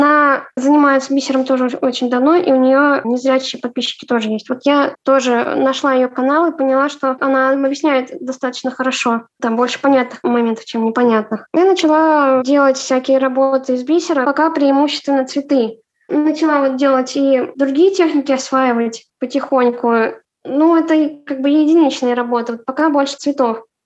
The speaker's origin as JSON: {"language": "Russian", "region": "Ryazan Oblast", "country": "Russia", "said": "Я из Рязанской области, живу в городе Касимове"}